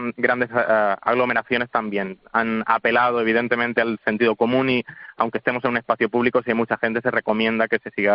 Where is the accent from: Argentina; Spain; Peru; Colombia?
Spain; Sangonera la Verde, Region of Murcia; yo vengo de un pueblo que se llama Sangonera la Verde y no he podido estar allí desde esta Navidad.